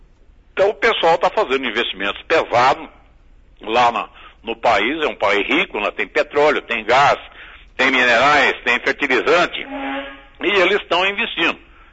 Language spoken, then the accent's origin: Portuguese; Paraná, Brazil; E isso nós temos de ter aqui como brasileiros, né, e paranaenses